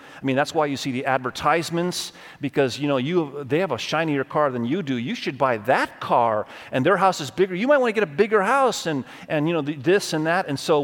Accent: Indonesia; I grew up in Indonesia.

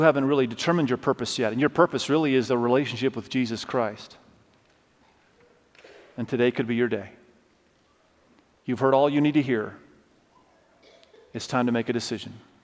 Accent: Indonesia; We lived in Indonesia. Many of you know I grew up in Indonesia. My parents were global staff in Indonesia.

